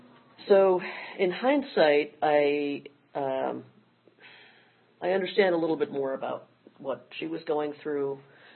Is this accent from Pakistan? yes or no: no; Midwest, United States; I grew up in the Midwest in a town about 3 hours south of Chicago.